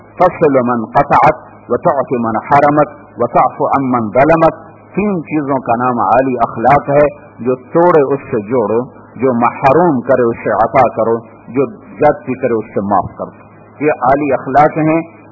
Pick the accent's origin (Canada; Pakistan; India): Pakistan; Multan, Punjab; چھوٹے ملتان, میرا ضلع ملتان